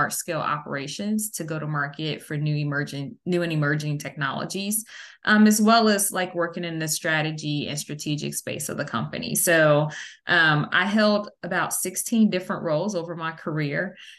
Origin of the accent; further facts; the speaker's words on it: Chicago, Illinois, United States; now in Dallas, United States; So my background is I am a Chicagoan now living in Dallas, Texas.